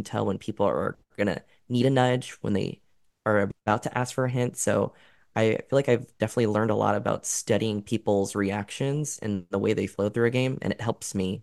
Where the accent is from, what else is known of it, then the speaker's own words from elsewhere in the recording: Fort Myers, Florida, United States; born there; I was born in Fort Myers, Florida.